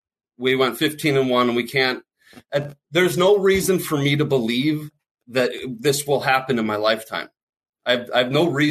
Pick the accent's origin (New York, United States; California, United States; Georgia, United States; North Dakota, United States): North Dakota, United States; Fargo; I grew up in Fargo. I moved to the East Coast.